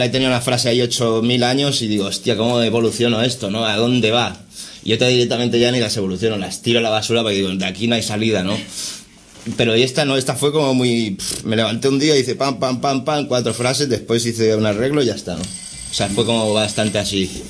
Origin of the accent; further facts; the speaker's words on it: Barcelona, Catalonia, Spain; más que soy de Barcelona